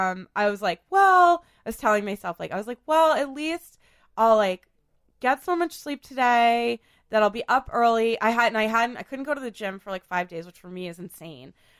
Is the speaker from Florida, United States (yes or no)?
no; Boston, Massachusetts, United States; I grew up in Beacon Hill.